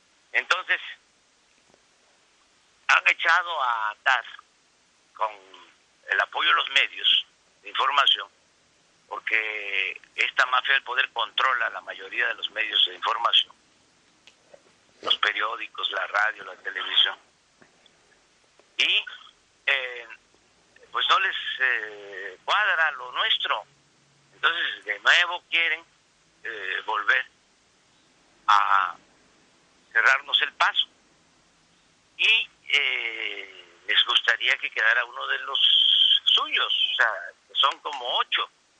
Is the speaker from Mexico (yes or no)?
yes; Mexico; Porque no somos tontos los mexicanos.